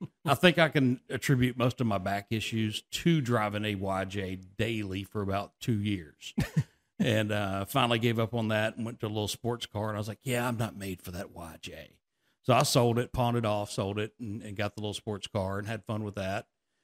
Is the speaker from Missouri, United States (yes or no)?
no; Louisiana, United States; No, born and raised in Louisiana.